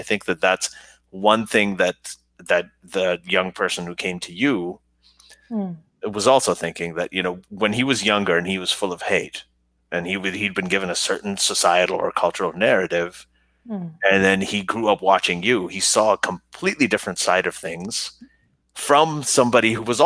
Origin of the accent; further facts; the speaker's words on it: Saudi Arabia; I grew up in Saudi Arabia, right?